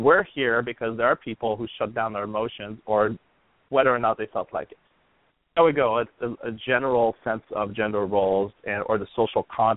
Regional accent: Canada; I mean, I'm from Canada, and my dad never said be a man.

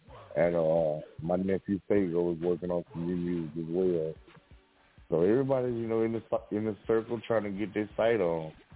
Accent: Crockett, Texas, United States; they're trying to come up with best dates for my event here in my hometown. They're going to make give me my own day. So it'll be like, you know, like Trey Day in Houston. We're going to have a Hair Love Day in Crockett, Texas.

